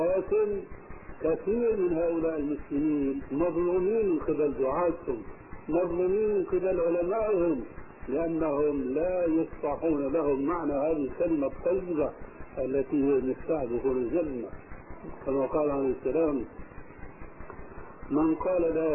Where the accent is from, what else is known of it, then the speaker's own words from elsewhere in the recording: Syria; ونحن عندنا في الشام